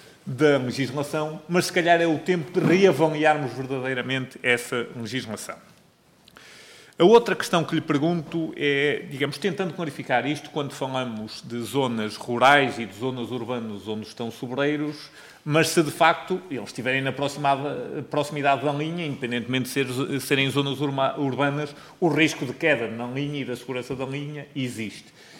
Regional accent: Santa Maria da Feira, Aveiro, Portugal; eu sou de Santa Maria da Feira, não resisto a dizer isto

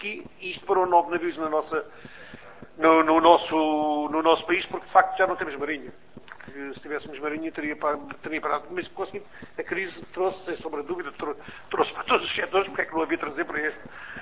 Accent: Portugal; como português, também me preocupa, porque. E como português que trabalha por conta de outra

